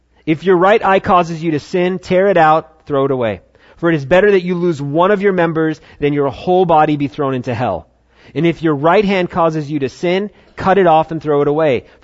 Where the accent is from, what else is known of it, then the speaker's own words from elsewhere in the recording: New York, United States; Like my home state of New York.